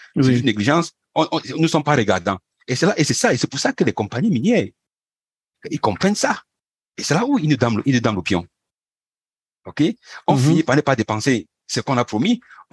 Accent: Cameroon; le fer que j'ai chez moi au Cameroun n'est pas différent du fer qu'il y a au Gabon

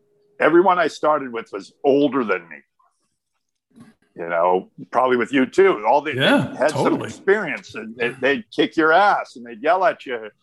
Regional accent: Hugo, Minnesota, United States; I grew up in Hugo, Minnesota. I grew up. And believe it or not, we had a big club out there called the 61 Club.

